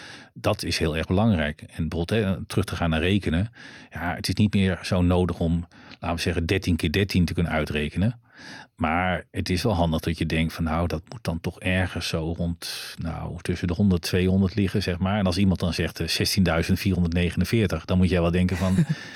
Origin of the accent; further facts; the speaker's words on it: Gelderland, Netherlands; Terwijl toen ik jong was, ik kom uit de Achterhoek.